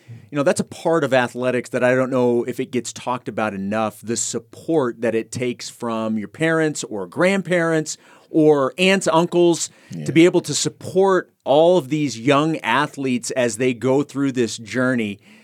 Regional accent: Kansas City, Missouri, United States; I'm from Kansas City originally.

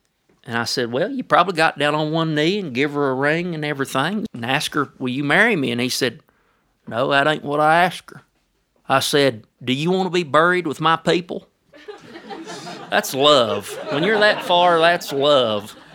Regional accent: United States; I want to play one of the first fiddle tunes I learned when I was a kid growing up in Madison County.

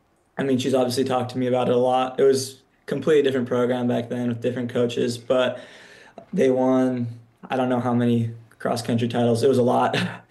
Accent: Salt Lake City, Utah, United States; I'm from Salt Lake, so I originally in high school trained at altitude

